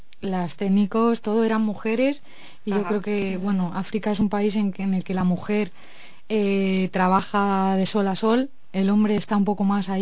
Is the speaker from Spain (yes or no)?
yes; Spain; nosotros que venimos de España y de pringados un poco